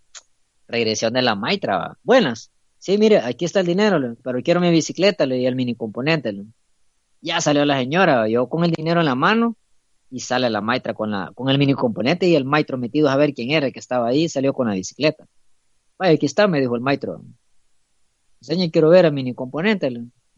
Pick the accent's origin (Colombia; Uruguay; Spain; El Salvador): El Salvador; Pero como somos salvadoreños, lo que no hay, papá, se inventa.